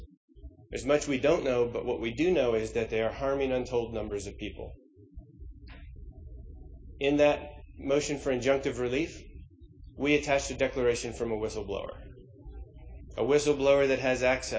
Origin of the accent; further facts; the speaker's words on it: Kentucky, United States; I'm an attorney from Kentucky